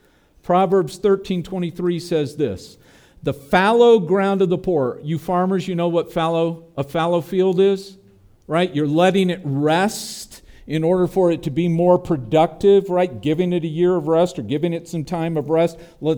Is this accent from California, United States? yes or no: yes; California, United States; Cheryl and I come from the Central Valley of California.